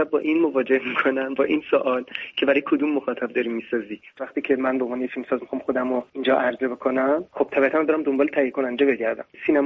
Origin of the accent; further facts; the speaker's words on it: Iran; من در ایران به دنیا اومدم، در ایران بزرگ شدم